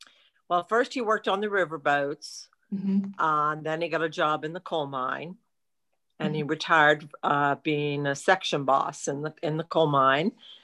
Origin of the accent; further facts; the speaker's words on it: Point Marion, Pennsylvania, United States; I am from Point Marion, Pennsylvania, and I was born July 20th, 1960.